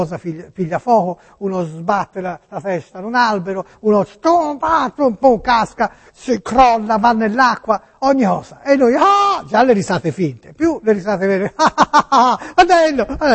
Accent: Tuscany, Italy; siamo toscani

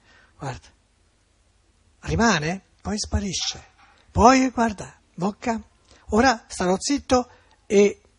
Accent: Florence, Tuscany, Italy; Mie, essendo fiorentino

